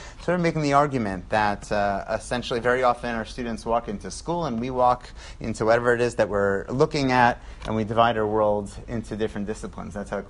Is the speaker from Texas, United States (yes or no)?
no; Teaneck, New Jersey, United States; I grew up in Teaneck, and my parents now live a 6 minute walk away from their grandchildren